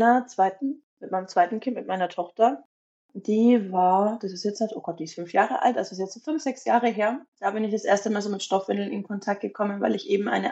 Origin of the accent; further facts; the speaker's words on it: Nuremberg, Bavaria, Germany; ich bin 32 Jahre alt, ich komme aus Nürnberg